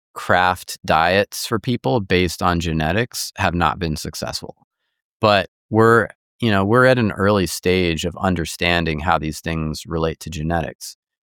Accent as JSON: {"language": "English", "country": "France", "tie": "born or raised there", "said": "which is what was my experience growing up in France"}